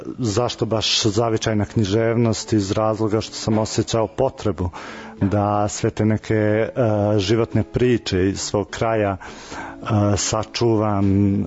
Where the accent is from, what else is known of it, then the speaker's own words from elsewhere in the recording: Sjenica, Šumadija and Western Serbia, Serbia; born there; rođen sam u Sjenici